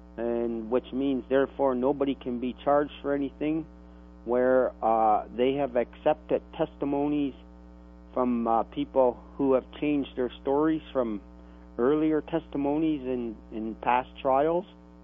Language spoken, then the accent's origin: English; Stony Point, Ontario, Canada; I come from Stony Point, also known as Ajadana, which is on the land formerly known as Camp Ipperwash and Ipperwash Provincial Park.